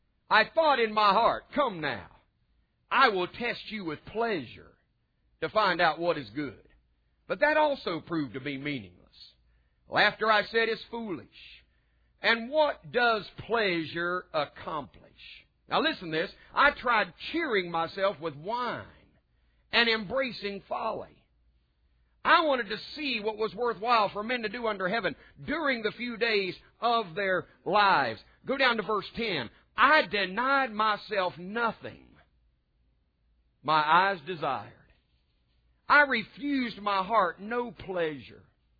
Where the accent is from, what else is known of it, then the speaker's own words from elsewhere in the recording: West Virginia, United States; But I grew up in West Virginia, and the church culture of the day I grew up in, it was kind of like this.